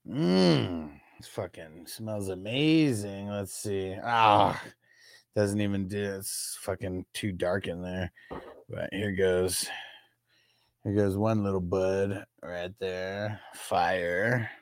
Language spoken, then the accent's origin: English; San Diego, California, United States; because I'm originally from San Diego and the San Diego Chargers.